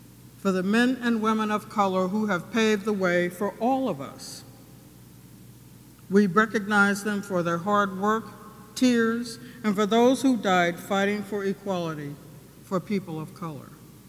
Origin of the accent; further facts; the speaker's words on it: New York, United States; I was raised in New York. I could sit where I wanted